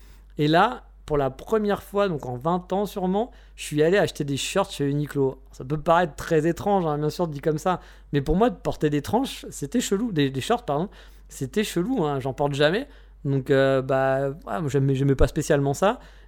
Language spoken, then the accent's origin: French; France; En tout cas, chez nous en France, c'est comme ça, quoi.